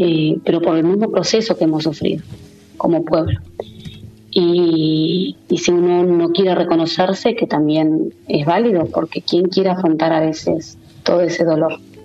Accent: Valcheta, Río Negro, Argentina; born there; Yo nací en Balcheta, en lo que nosotros llamamos la línea sur de Río Negro, que está por la ruta 23, conocida, ¿no? Que también eso une el mar a la cordillera. Y es un pueblo que hoy está rondando aproximadamente los 7.000 habitantes.

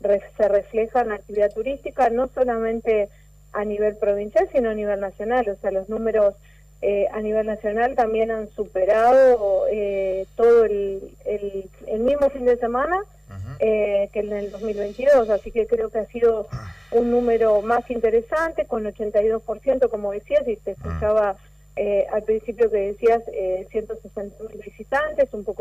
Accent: La Paz, Entre Ríos, Argentina; La Paz es mi ciudad natal

